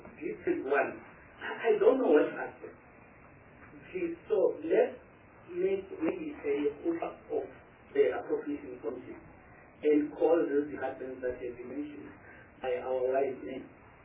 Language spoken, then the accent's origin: English; Gauteng, South Africa; Because as far as I'm concerned, I come from the Rand area.